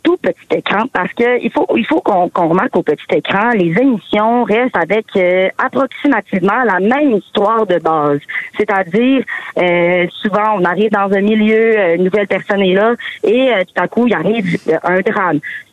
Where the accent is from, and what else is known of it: Quebec, Canada